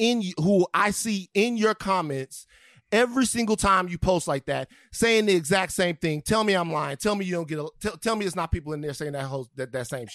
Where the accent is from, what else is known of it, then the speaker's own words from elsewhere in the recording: Baton Rouge, Louisiana, United States; I'm from Baton Rouge.